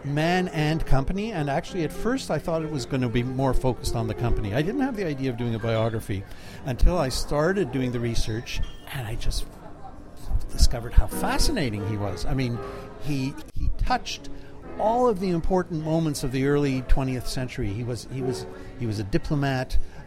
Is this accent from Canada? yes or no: yes; Montreal, Quebec, Canada; growing up in Montreal